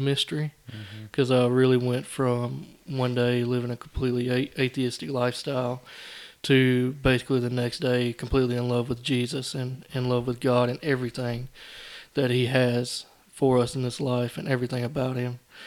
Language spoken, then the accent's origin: English; Carrollton, Alabama, United States; now in Vernon, United States; I'm originally from Carrollton, Alabama, and now I live here in Vernon, Alabama.